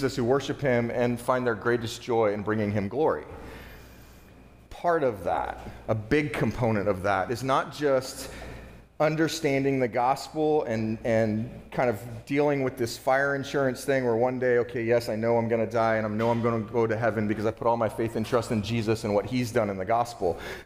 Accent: California, United States; so I was raised in California, I went to a pretty large church

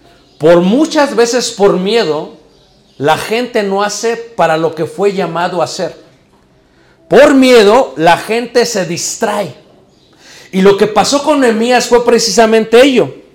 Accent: Mexico City, Mexico; yo crecí en Ciudad de México, hermanos. No sé si alguna vez han ido a Ciudad de México, hermanos. Y crecí en uno de los barrios, hermanos, donde había muchas pandillas.

